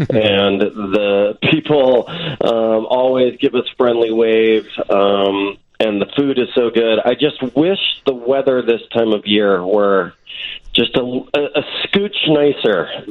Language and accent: English; Dallas, Texas, United States; moved away as an adult; now in Los Angeles, United States; No, I grew up in Dallas, Texas.